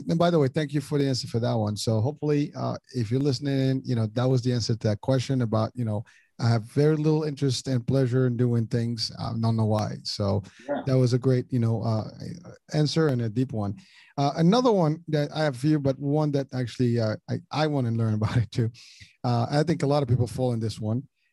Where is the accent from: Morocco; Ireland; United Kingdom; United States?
Morocco; I grew up in Morocco.